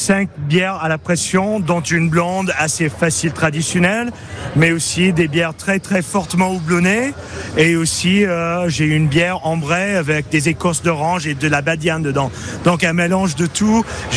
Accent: Connecticut, United States; also born or lived in Colorado / California; now in France; Je viens de la côte est, de Connecticut, mais je suis pas fidèle à une région, donc j'ai habité dans le Colorado, Californie, etc.

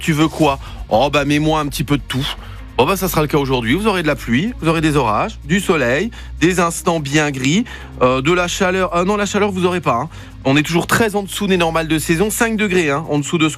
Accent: Luxembourg; Non, moi je roule à 130, je suis un luxembourgeois.

